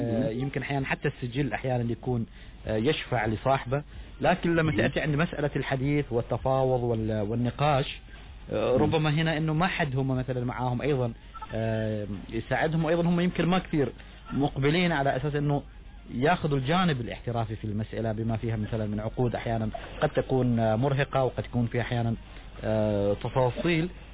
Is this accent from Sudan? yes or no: no; Oman